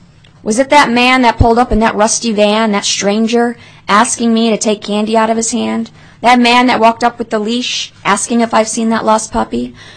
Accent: Chicago, Illinois, United States; As I said, I come from Chicago, Illinois, and I am taking this bill across the country because children are not just being abused in my home state of Illinois.

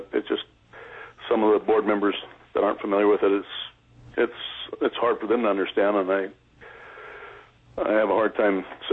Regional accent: Petersburg, Alaska, United States; I was born and raised in Petersburg. I'm actually a third-generation fisherman from here.

